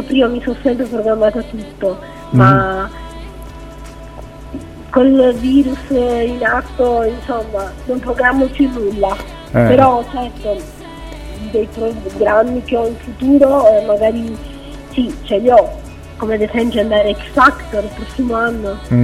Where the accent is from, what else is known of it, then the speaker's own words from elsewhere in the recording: Catania, Sicily, Italy; also born or lived in Syracuse; sono nata a Siracusa e sono cresciuta a Catania.